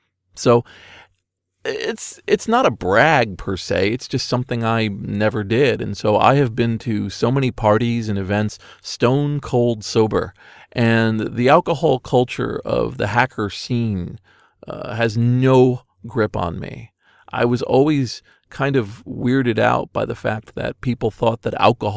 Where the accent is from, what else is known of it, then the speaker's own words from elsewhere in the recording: United States; Now, I'm an American.